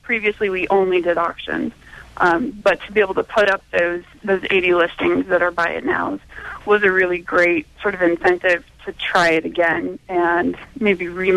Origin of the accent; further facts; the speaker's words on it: California, United States; I grew up in Southern California with my grandparents, and they were 1950s aficionados